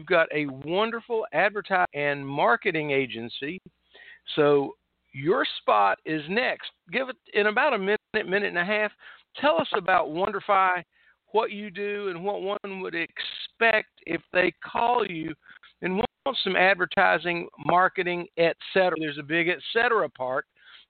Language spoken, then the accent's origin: English; Spruce Pine, North Carolina, United States; I mean, I'm from the Spruce Pine area. I had family lived up and down there for the first 20 years of my life, and I really like it.